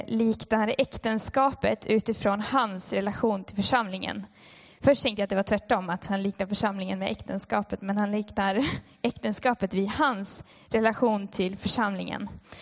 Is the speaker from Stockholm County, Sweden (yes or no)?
no; Umeå, Västerbotten County, Sweden; now in Finland; Och som ni kanske hör så kommer jag från Sverige, Umeå. På andra sidan Kvarken.